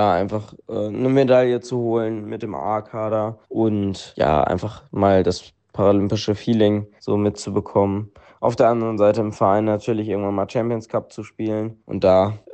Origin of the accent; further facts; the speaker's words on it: Wetter, North Rhine-Westphalia, Germany; ich komme ja aus Wetter. Das ist ja fast um die Ecke dann mal und nicht am anderen Ende der Welt.